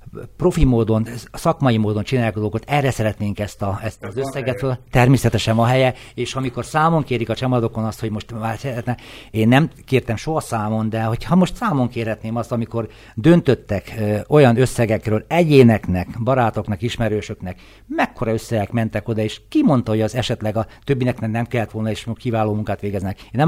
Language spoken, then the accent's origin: Hungarian; Slovakia; hatékonyabban tudja szolgálni a felvidéki magyar közösséget, hogy magyarként tudjunk a saját szülőföldünkön érvényesülni.